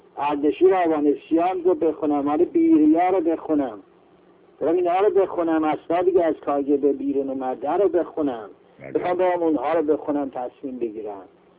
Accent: Tabriz, East Azerbaijan, Iran; در ایران ما و در آذربایجان ما، در تبریز ما

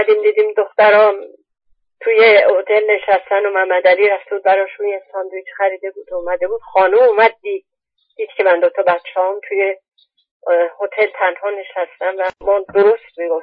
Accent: Iran; born there; moved away; ما دو بار در زندگی دنیا آمدیم، یه بار در ایران بود با انسانهای دیگری، با فرهنگ دیگری، با تاریخ دیگری، با زبان دیگری،

